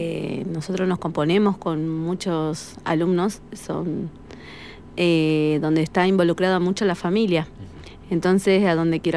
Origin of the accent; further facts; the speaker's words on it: Jujuy, Argentina; moved away as an adult; por el 2019, yo soy de Jujuy. Uh-huh. Y vine acá a vivir, a probar, como por así decirlo, suerte.